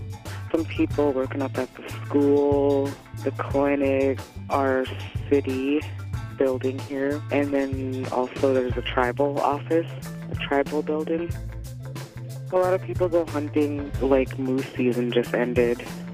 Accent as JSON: {"language": "English", "town": "Pilot Point", "region": "Alaska", "country": "United States", "said": "I'm from Pilot Point. It's beautiful here. Sometimes it gets pretty cold, but I'm sure it does everywhere else. It's right by the ocean. You can see mountains."}